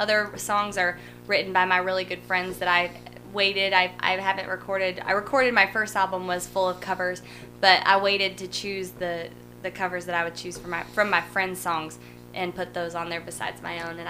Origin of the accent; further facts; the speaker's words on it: Midwest, United States; which I grew up in the Midwest, so I traveled around the Midwest.